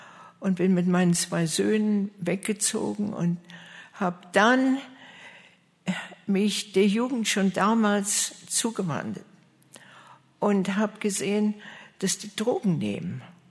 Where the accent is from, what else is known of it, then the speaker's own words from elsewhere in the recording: Kaliningrad Oblast, Russia; now in United States; Ich bin in Ostpreußen groß geworden, geflüchtet, weil die Russen reinkamen.